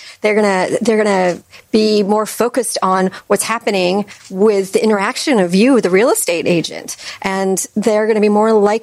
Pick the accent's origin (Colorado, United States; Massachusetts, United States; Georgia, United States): Massachusetts, United States; now in Chicago, United States; I came here from Massachusetts, and I never left, much to my family's chagrin.